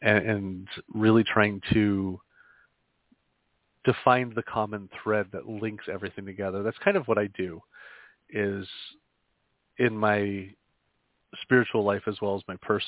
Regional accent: Erie, Pennsylvania, United States; I didn't even realize how close I was to Lilydale growing up in Erie, Pennsylvania.

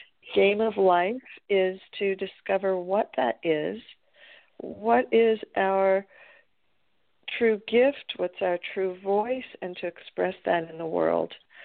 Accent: Los Angeles, California, United States; because I was born and raised in Los Angeles, in California, in the United States, and that is where I am speaking to you from today.

